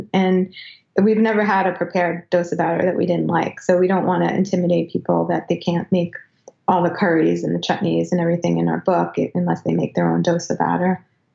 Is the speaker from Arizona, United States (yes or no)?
no; New York, United States; now in Brattleboro, United States; I'm from New York, and I always wanted to see what it was like to live in a smaller place